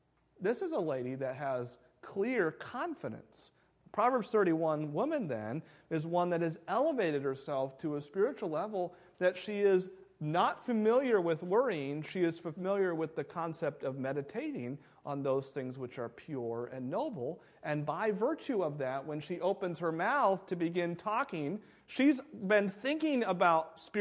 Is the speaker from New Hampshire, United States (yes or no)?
yes; New Hampshire, United States; I remember growing up, we grew up in New Hampshire. When people go on vacation in the winter, they come here.